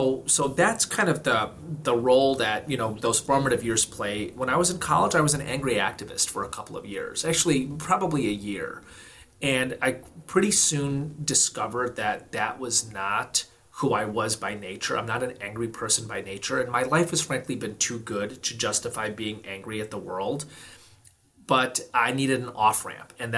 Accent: Glen Ellyn, Illinois, United States; I grew up in Glen Ellyn, Illinois, which is a western suburb of Chicago. I came to the United States because my dad was was admitted to the MBA program at Notre Dame University in the 1970s.

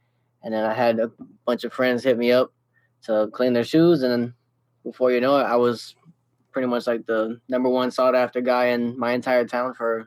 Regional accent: Port St. Lucie, Florida, United States; also born or lived in Fort Lauderdale; South Florida. I grew up, I was born in Fort Lauderdale, and I grew up in Port St. Lucie, mm-hmm. kind of like southeast of Florida, right on the coast.

